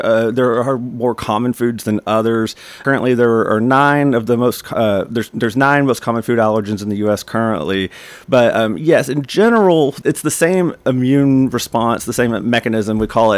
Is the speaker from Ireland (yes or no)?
no; Tennessee, United States; Absolutely. I grew up with allergies and asthma.